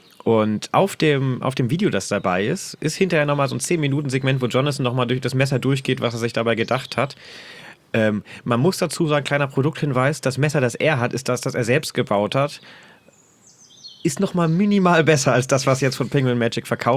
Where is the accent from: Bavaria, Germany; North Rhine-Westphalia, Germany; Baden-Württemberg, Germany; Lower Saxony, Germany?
Lower Saxony, Germany; aus meinen ursprünglichen Zirkeln, wo ich herkomme, Braunschweig, Wolfsburg